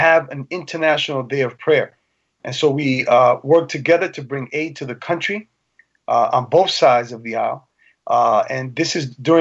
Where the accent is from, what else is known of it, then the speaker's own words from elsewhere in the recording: New York City, New York, United States; first language Spanish; English is a second language; my first language was Spanish because that's all we spoke at home, even though it was New York City.